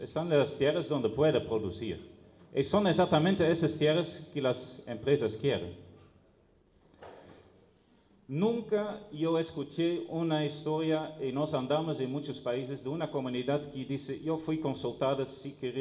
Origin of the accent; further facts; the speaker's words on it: Brazil; Spanish is a second language; Aquí una imagen de una fábrica de celulosa para hacer papel, que en mi país, en Brasil, se construyó encima de una comunidad